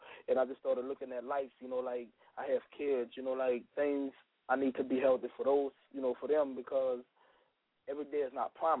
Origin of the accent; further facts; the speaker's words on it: the South, United States; It's not the rap that's like just because I'm from the South, I'm a talk about what I have.